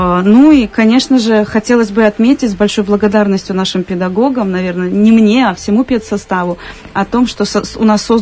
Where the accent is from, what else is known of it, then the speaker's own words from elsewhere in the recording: Gomel, Gomel Region, Belarus; видно, что я из Беларуси, да, очень хочется кушать, смотреть на бигборды и понимать, что да, я в Беларуси, это мой Гомель